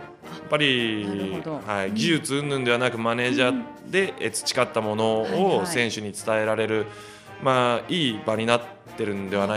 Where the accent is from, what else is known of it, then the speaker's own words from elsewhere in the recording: Niigata, Japan; moved away as an adult; 私新潟県になります。